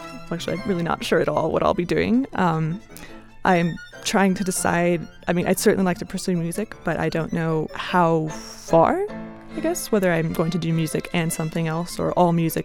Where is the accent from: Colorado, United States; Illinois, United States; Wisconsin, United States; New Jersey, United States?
Colorado, United States; Denver; I'm 17 years old. I play the violin. I'm from Denver. I've lived my entire life in Colorado.